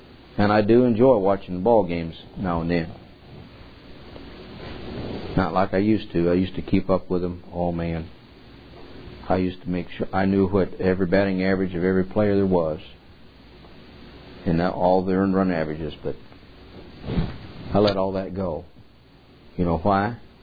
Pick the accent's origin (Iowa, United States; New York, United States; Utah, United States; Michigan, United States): Michigan, United States; growing up in Michigan, and Al Kaline was the biggest star Detroit had for 20 years in baseball.